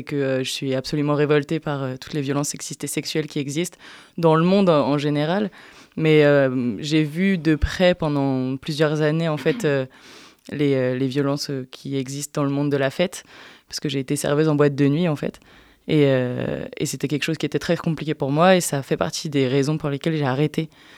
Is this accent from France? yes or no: yes; Lyon, Auvergne-Rhône-Alpes, France; Je suis lyonnaise de base.